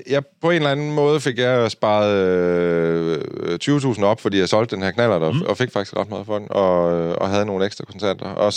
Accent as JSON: {"language": "Danish", "town": "Kolding", "region": "Region of Southern Denmark", "country": "Denmark", "said": "Og vi er jo så fra Kolding. Og den her bil står i Kolding."}